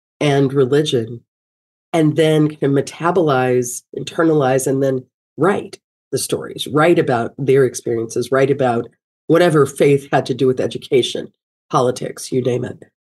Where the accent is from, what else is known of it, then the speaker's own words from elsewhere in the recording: Kentucky, United States; I remember growing up in Kentucky and, you know, like having like these moments, like transcendent moments, walking in my grandmother's yard